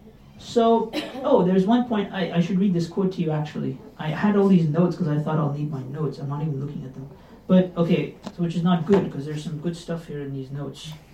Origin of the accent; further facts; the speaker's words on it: United States; we're from America, and we're used to people having very short attention spans